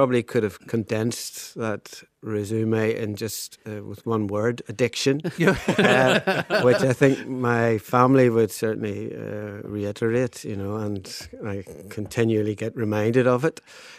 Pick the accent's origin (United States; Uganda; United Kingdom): United Kingdom; Holywood, Northern Ireland; moved away as an adult; now in South Africa; Yes, well, I'm from Hollywood in County Down. Lived there until the Troubles kicked off, and In 1975, just after being married, my wife and I emigrated to South Africa